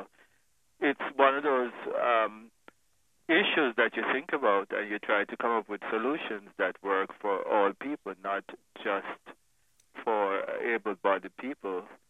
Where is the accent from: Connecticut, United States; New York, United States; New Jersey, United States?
Connecticut, United States; Mansfield; That has been one method that has been used in my hometown of Mansfield, Connecticut.